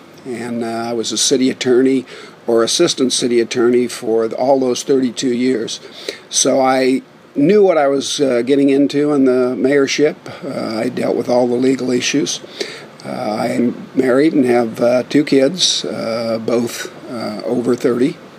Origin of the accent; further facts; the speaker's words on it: Keokuk, Iowa, United States; Well, I'm born and raised in Keokuk, grew up here, went off to college and law school, came back in 1978